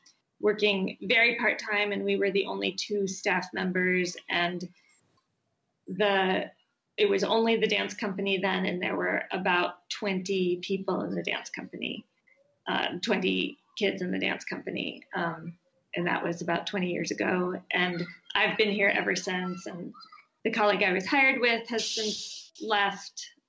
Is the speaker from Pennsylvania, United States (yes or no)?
no; Minnesota, United States; I grew up in the Twin Cities.